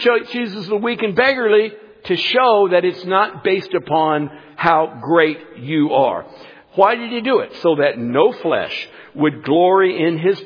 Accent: Kansas City, Missouri, United States; I love Kansas City. I was born and raised in Kansas City. I was 3 months old, right, and lived here in Hickman Mills when the tornado came through in 57

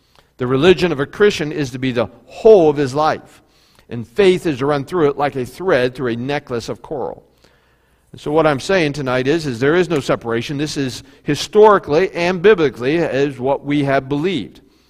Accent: United States; Because we grew up in America and we are, and I say this in all love and kindness, we're fat and lazy as Americans.

